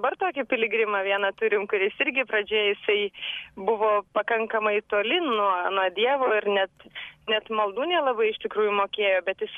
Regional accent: Klaipėda, Klaipėda County, Lithuania; Esu iš Klaipėdos ir čia mano jau trečioji kelionė.

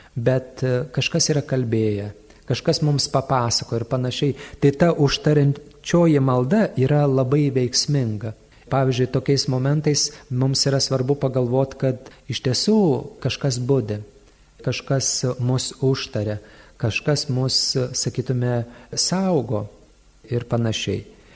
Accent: Samogitia, Lithuania; ypač aš kaip žemaitis, turiu pasakyti

